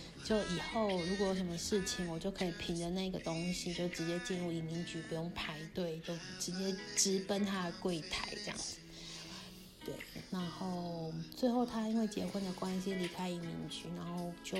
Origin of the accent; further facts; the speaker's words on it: Kaohsiung, Taiwan; now in Hungary; 可是就觉得这种画面，就只有在小时候我的高雄，我的家乡才会看到。